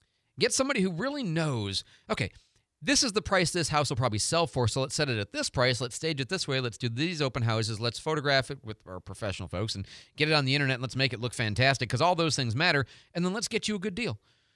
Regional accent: Illinois, United States; now in Florida, United States; And I'm actually a little embarrassed because I'm from Illinois. And, I mean, I've been from a lot of places, but Illinois is still, like, home to me.

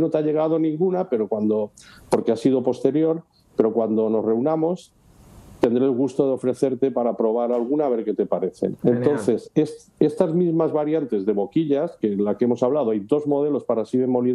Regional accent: Cocentaina, Valencian Community, Spain; moved away as an adult; now in Madrid, Spain; es de donde yo soy, aunque he desarrollado mi labor profesional básicamente en Madrid durante 38 años. Yo soy de Cocentaina, que es la capital del Comtat.

